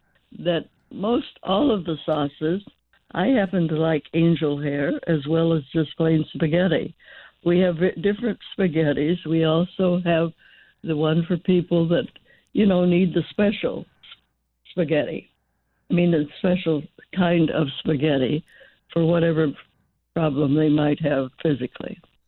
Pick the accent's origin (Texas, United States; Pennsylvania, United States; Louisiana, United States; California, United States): Texas, United States; Amarillo; born there; now in Oregon, United States; Well, my family was from Texas, and then my father found his way here, and once we did, we've stayed. We certainly have. My husband is definitely from Oregon, was born in Oregon. I was born in Amarillo, Texas.